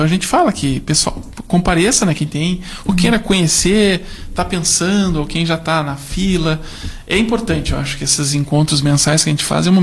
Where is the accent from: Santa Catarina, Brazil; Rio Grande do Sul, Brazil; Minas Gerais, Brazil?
Minas Gerais, Brazil; Lavras; Eu sou de Lavras